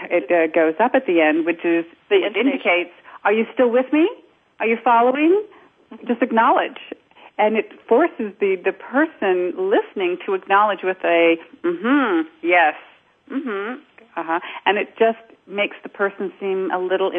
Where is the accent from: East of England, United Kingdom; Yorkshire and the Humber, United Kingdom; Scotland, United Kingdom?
East of England, United Kingdom; So I talk like this originally. So that was it. And so where I was from, it's called Essex, the county of Essex.